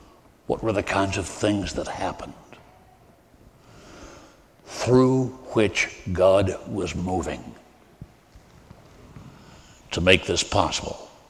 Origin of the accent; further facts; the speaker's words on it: Miami, Florida, United States; I was raised in Miami, Florida, a period when it was the third largest Jewish city on earth.